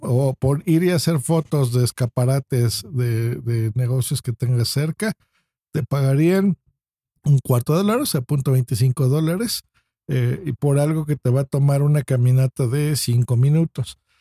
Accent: Mexico; aunque México, pues, si quieren ser muy exquisitos, perdón, digamos que pertenece a Latinoamérica, realmente hablamos, creo yo, muy distinto, ¿no?

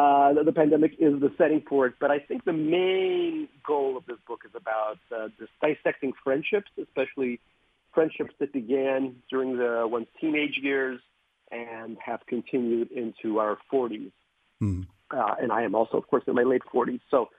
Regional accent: Ellenville, New York, United States; also born or lived in Russia; I grew up in Ellenville, New York, across the river. And there was a small Russian bungalow colony, which really was the best part of my childhood, hanging around with fellow Russian immigrants, not being worried about my accent

